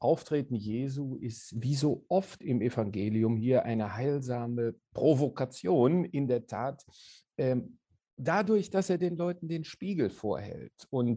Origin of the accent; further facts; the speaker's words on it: Kranenburg, North Rhine-Westphalia, Germany; now in Belgium; ich bin im Grenzgebiet am Niederrhein zu den Niederlanden groß geworden, in Kranburg. Dann irgendwann in Nimwegen an der dortigen Uni zum Theologiestudium gelandet.